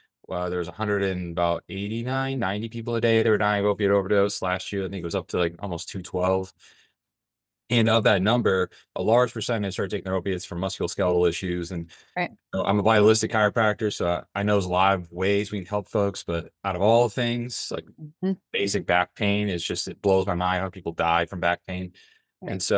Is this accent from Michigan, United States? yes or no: yes; Michigan, United States; So I am from Michigan originally, and my mother was a nurse at University of Michigan in Ann Arbor when I was a kid.